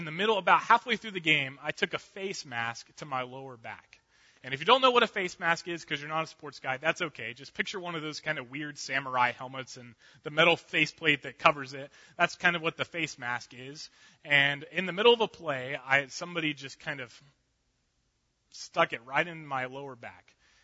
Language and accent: English; Lake Wales, Florida, United States; in my later years of high school at my hometown in Lake Wales